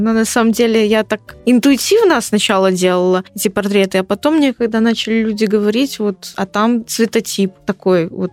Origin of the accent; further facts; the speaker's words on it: Minsk, Belarus; А я говорю, вот, я приехала из Беларуси, из Минска, из Белорусской государственной академии искусств, вот кафедры монументального искусства.